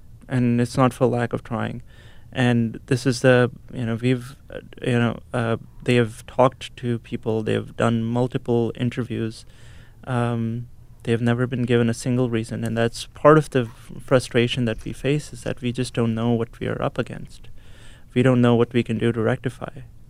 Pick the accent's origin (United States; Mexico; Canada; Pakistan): Pakistan; I wait for someone to ask me where I'm from, so I can tell them I'm from Pakistan, so that they know that there's a Pakistani who's there amongst them